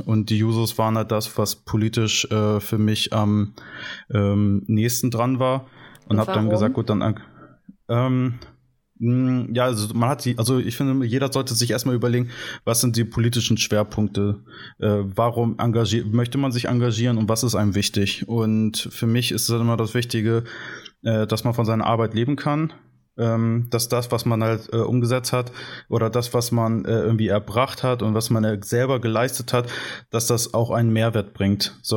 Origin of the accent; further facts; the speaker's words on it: Delmenhorst, Lower Saxony, Germany; Und ich komme selber aus der Region um Bremen, aus Delmenhorst